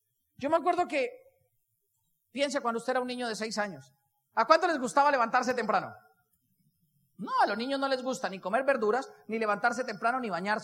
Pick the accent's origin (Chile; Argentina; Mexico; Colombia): Colombia; Boyacá; de esos boyacenses de cepa, cepa, cepa, de esos que en algún momento se les coloreteó acá. Y crecí con toda la crianza boyacense que uno puede llegar a crecer.